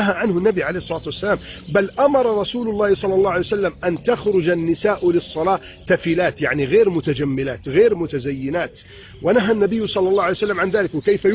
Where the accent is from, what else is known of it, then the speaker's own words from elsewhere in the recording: Egypt; نجد ما شاء الله عندنا في مصر وفي كثير من البلدان يخرج الرجال والنساء ويزورون الأموات يوم العيد